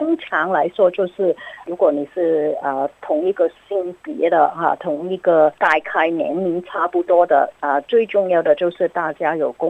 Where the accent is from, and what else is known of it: China; now in Australia